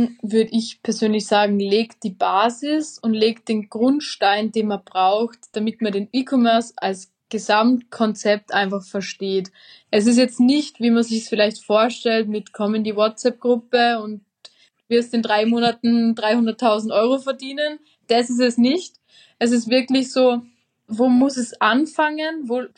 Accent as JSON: {"language": "German", "country": "Austria"}